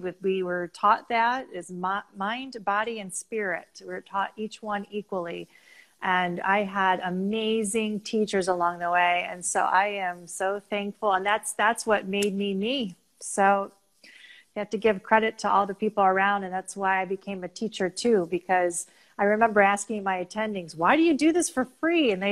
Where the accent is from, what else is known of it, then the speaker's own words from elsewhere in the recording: Dearborn, Michigan, United States; I'm from Dearborn. I was born and raised in Dearborn.